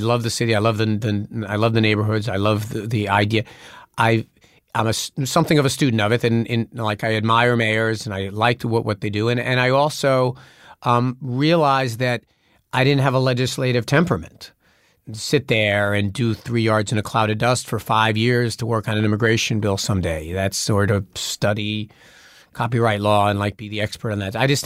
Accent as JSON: {"language": "English", "region": "New York", "country": "United States", "said": "it was just being a New Yorker, brother. That's the way we roll. We talk like that."}